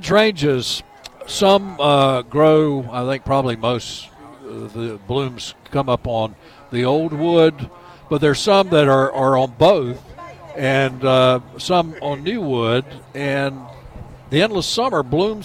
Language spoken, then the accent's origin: English; Nashville, Tennessee, United States; now in Raleigh, United States; We're in Nashville. It's my hometown, where it was. It's where I grew up. I've actually lived in Raleigh much longer than I ever lived in Nashville. But this is where I spent my childhood.